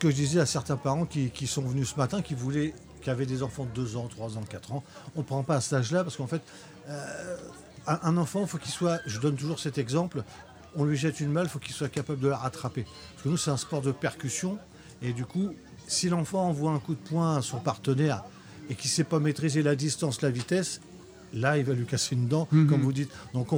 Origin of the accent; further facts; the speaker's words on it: Le Havre, Normandy, France; Moi, je viens du Havre